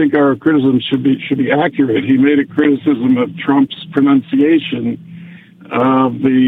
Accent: Kasai, DR Congo; I was raised in Kasai, where he's from

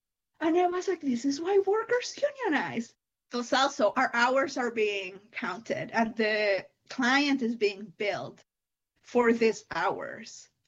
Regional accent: Mexico; I am originally from Mexico. I grew up going to like Catholic private school

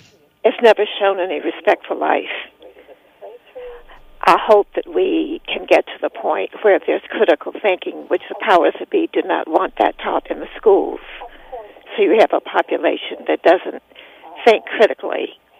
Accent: United States; But I'm ashamed when I go abroad to acknowledge that I'm American with that passport.

